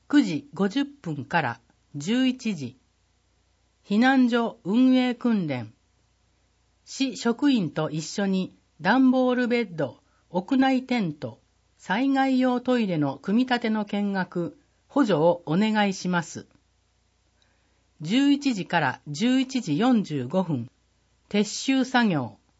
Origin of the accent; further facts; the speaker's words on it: Hannan, Osaka, Japan; 私は景色や環境が良く、過ごしやすく、何よりも人が温かいこの生まれ育った阪南市の街が大好きです。